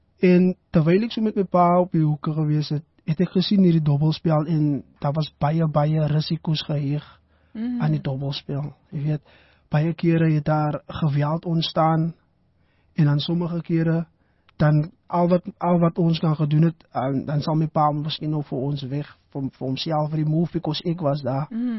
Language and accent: Afrikaans; Western Cape, South Africa; soos ek groot geword het in Valapak, jy weet, en ek dink oor die skaap, die Kaapse Skiereiland, is daar bende aktiwiteite